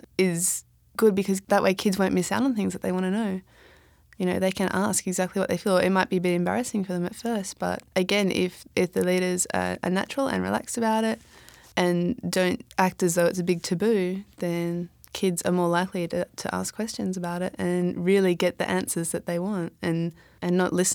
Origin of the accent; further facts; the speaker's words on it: Australia; can I say that because I'm Australian?